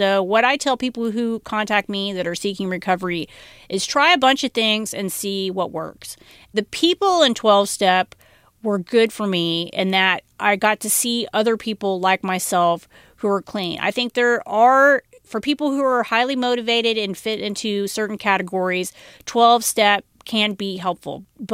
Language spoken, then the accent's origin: English; Cincinnati, Ohio, United States; moved away; Well, when I came from Cincinnati, Ohio, there was absolutely no